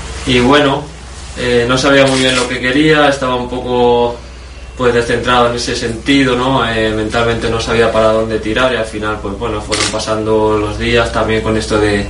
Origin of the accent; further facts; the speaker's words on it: Talavera de la Reina, Castilla-La Mancha, Spain; estoy aquí, estoy cerca de casa, yo soy de Talavera, entonces me pilla muy cerquita.